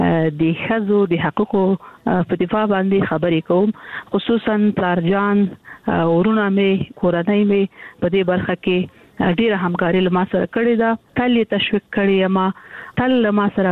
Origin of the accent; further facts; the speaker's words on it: Kandahar, Afghanistan; also born or lived in Kabul; زه د کندهار یم، د کندهار د عمومي انالیسي کې مې زده کړې وکړې او کابل پوهنتون ته ولاړمه.